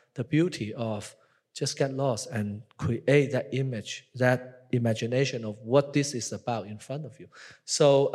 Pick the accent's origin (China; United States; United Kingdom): China; And of course, I was born and raised in Asia, in China, and spent more time in the West than I was in China.